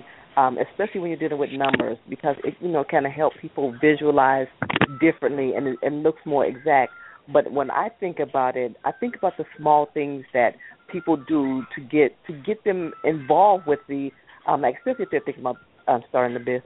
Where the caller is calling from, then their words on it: Columbus, Ohio, United States; I'm in Columbus.